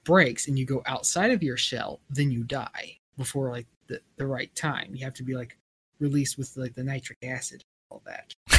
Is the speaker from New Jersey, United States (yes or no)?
no; Texas, United States; I am a Texan, born and raised.